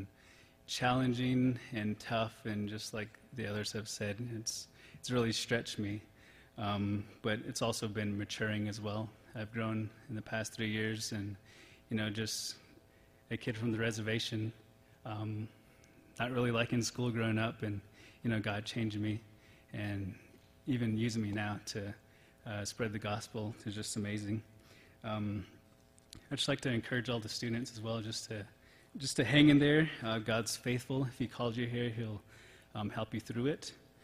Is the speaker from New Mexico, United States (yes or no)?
yes; New Mexico, United States; I'm from New Mexico, and my journey started here 3 years ago.